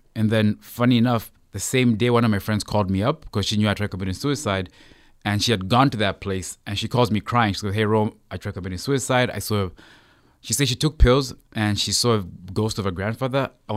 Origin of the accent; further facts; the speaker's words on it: Zambia; now in Montreal, Canada; I come from Africa, Zambia.